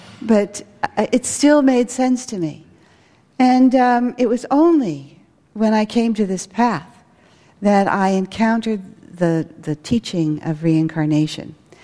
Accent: San Francisco, California, United States; put me in mind of myself as a little girl growing up in San Francisco. And I lived in a very small neighborhood, the Haight-Ashbury, in a family that was devoutly Catholic.

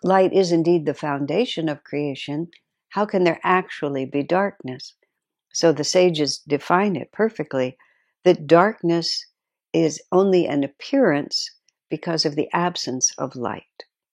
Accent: El Paso, Texas, United States; When I was a child, I grew up in El Paso, Texas, and Carlsbad Caverns was not very far away.

